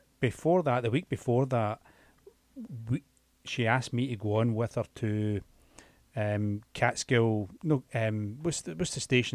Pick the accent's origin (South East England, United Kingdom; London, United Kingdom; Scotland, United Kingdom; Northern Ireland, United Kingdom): Scotland, United Kingdom; I'm Scottish.